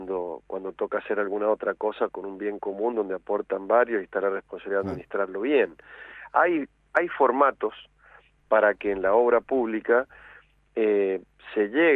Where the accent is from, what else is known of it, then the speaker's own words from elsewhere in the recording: Mendoza, Argentina; yo lo voy a decir como ciudadano a pie, como mendocino, como una persona común, como somos todos.